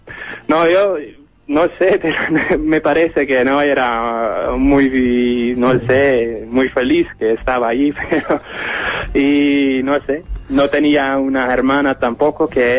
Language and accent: Spanish; Netherlands; Spanish is a second language; Sí, soy de Holanda.